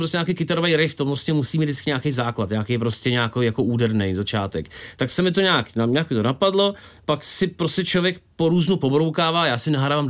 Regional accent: Most, Ústí nad Labem Region, Czechia; Pocházím z Mostu, kde je vlastně autodrom, je to trošku jako ostuda.

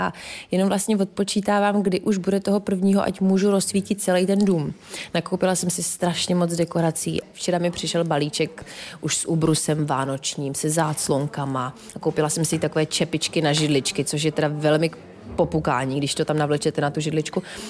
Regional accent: Moravia, Czechia; v místě našeho bydliště, protože já jsem každý rok spoustu let dělala charitativní koncerty pro děti z dětských domovů u nás na Moravě

